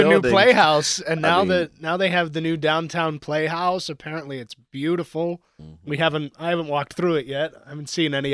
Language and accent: English; Greensburg, Pennsylvania, United States; Yeah, I grew up in Greensburg. I went to college here.